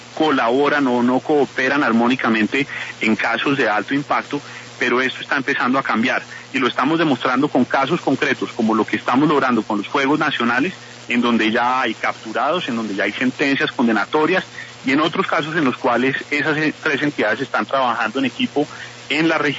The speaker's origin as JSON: {"language": "Spanish", "country": "Colombia", "said": "tenemos que cumplir como colombianos"}